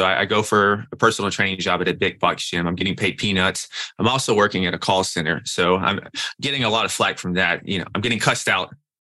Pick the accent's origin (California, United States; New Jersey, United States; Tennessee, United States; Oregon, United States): Tennessee, United States; Nashville; now in New York City, United States; So I'm from Nashville, Tennessee, and I'm in medical school in New York City.